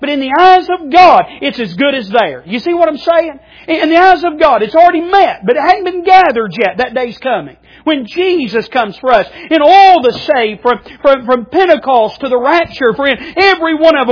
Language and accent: English; United States; Now, I'm a citizen of America. I'm an American-born citizen. I'm thankful for that.